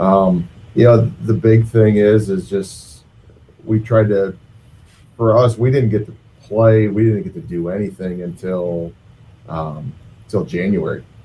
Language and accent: English; Wisconsin, United States; It's growing up in Southwest Wisconsin, you've got to be. Growing up in Wisconsin, you've got to be a deer hunter.